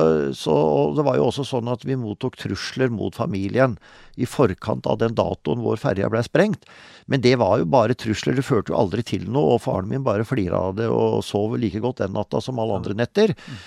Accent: Vestfold og Telemark, Norway; det året jeg ble født, så bygde jo fatteren hytta som ble vårt samlingssted i sørøstlig delen av Hardangervidda, altså nord for Møsvann, så det var egentlig der jeg vokste opp.

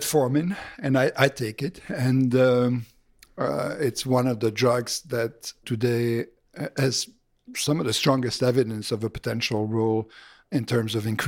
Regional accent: Belgium; So I'm originally from Belgium.

